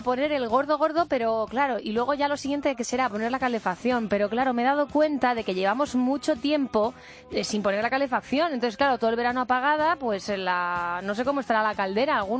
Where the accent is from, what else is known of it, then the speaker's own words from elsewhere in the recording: Madrid, Community of Madrid, Spain; yo soy de Madrid y soy bastante friolera. No sé si tiene que ver lo de ser de Madrid